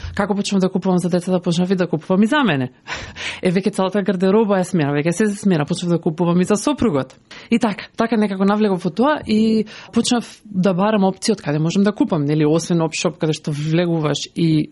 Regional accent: Bitola, Pelagonia, North Macedonia; moved away; Се доселивме, да. Јас сум од Битола, сопругот од Скопје.

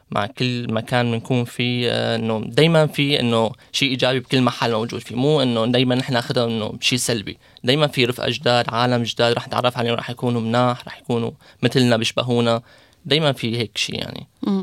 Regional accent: Syria; نحن كسوريين مغتربين هون عايشين

